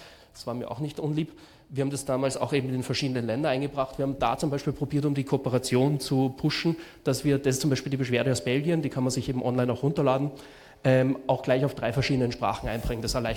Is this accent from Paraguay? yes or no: no; Austria; die sind gerade bei uns in Österreich zum Glück sehr überschaubar